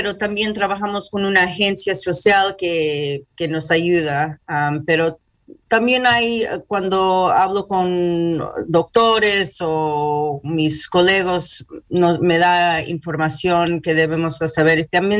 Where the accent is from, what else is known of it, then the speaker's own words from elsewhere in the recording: Carmel, New York, United States; born there; yo nací aquí en Carmel, en New York, en Putnam County, pero mis padres fueron peruanos.